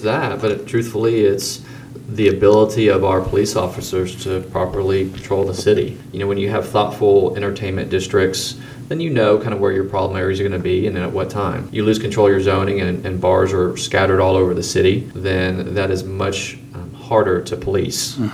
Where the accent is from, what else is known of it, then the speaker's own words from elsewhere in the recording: Houston, Texas, United States; I grew up in Houston, and Houston is kind of notorious for their bad zoning